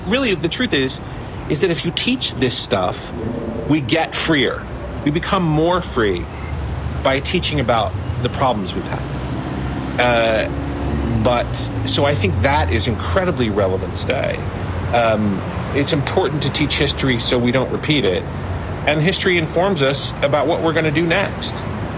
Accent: Philadelphia, Pennsylvania, United States; I mean, I was raised in Philly

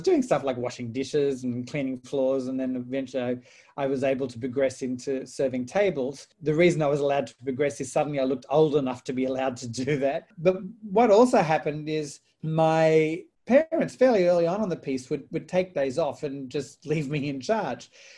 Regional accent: Australia; also born or lived in Indonesia; So I grew up as a dual citizen. So as a British citizen in Australia, right.

